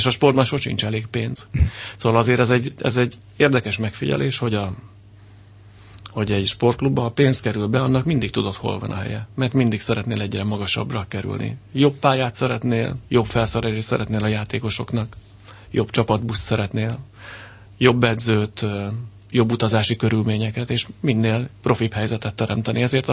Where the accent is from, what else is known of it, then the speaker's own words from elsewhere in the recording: Budapest, Hungary; Közben én Pest Erzsébeten nőttem fel, és most Soroksáron élek.